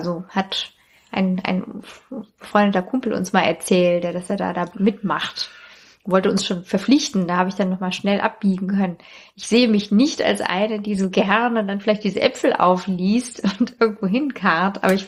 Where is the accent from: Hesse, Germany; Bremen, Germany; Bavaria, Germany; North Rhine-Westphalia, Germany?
Hesse, Germany; Frankfurt; Also, ich komme ja hier aus Frankfurt.